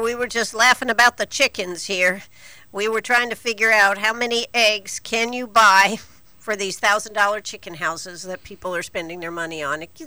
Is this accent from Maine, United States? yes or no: yes; Maine, United States; I grew up in Maine, and I used to go visit my grandmother, and she had chickens.